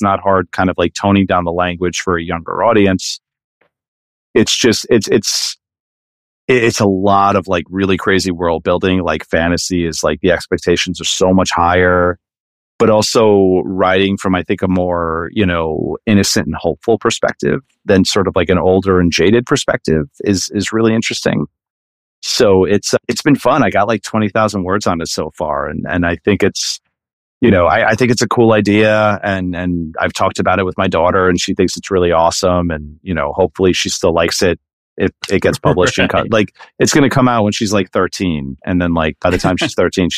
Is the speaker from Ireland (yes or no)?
yes; Ireland; I'm rooting a lot of it in like Irish and Celtic mythology because I just, you know, I'm Irish.